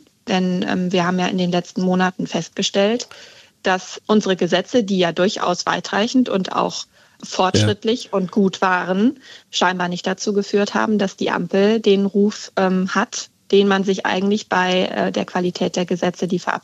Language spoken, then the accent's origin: German; Schleswig-Holstein, Germany; Ich komme aus Schleswig-Holstein, da ist der Weg nicht weit.